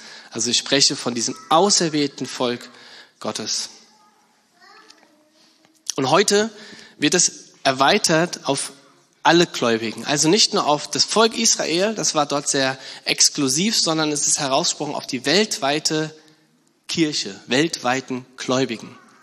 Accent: Rhineland-Palatinate, Germany; ich komme aus der Nähe von Mainz

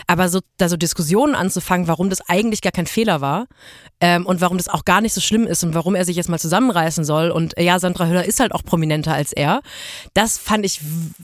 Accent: Germany; und ich bin auch Deutscher

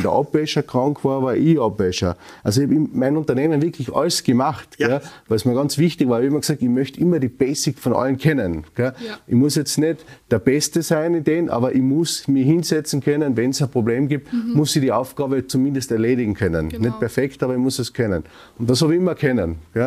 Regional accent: Carinthia, Austria; Das ist einfach als Kärntner für mich ganz wichtig und wesentlich.

